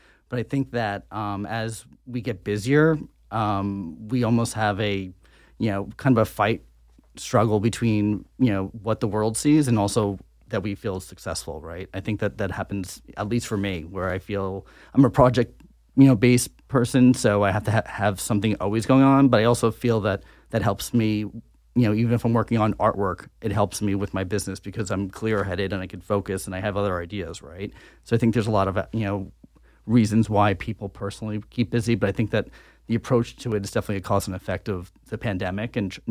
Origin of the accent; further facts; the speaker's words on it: New York, United States; So I'm from Long Island thereafter.